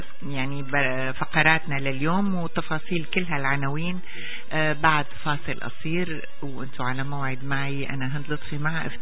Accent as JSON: {"language": "Arabic", "country": "Syria", "said": "دعوة محبة وسلام لنا جميعا كسوريين"}